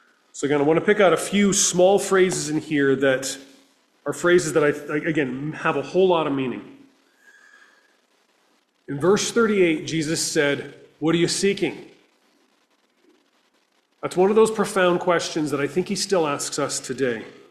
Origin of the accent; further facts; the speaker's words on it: Windsor, Ontario, Canada; I'm from Windsor. It's another, you know, armpit of Canada town.